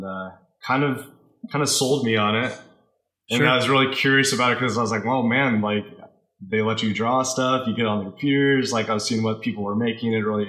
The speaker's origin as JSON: {"language": "English", "town": "Kearney", "region": "Nebraska", "country": "United States", "tie": "born or raised there", "lives_now": "Texas, United States", "said": "So I grew up in small town, Nebraska, actually, a town called Kearney, Nebraska. And, yeah, I was, grew up and lived there for 20 some years. And then, I've been in Texas for like 7 years."}